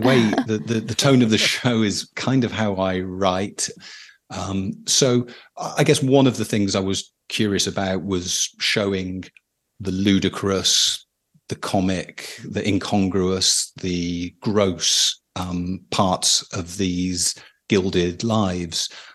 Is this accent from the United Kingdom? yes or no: yes; United Kingdom; especially as a British person